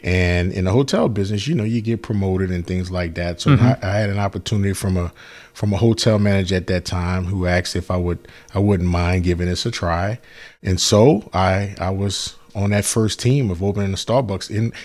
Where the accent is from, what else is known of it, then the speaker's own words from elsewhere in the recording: New Orleans, Louisiana, United States; Well, I grew up obviously in New Orleans, Louisiana. The Sixth Ward, the Lafitte Housing Project is where I lived at with my mother.